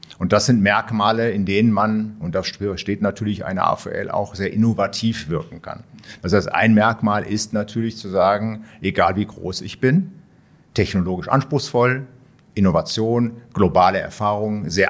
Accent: Rhineland, Germany; ich bin Rheinländer, ins Schwabenland war schon ein Wechsel. Und dann dieser Wechsel in die Steiermark

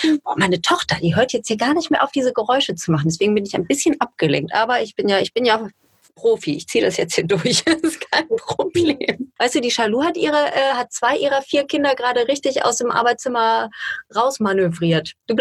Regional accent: Duisburg, North Rhine-Westphalia, Germany; born there; also meine Frau ist nicht gebürtige Duisburgerin, so wie ich

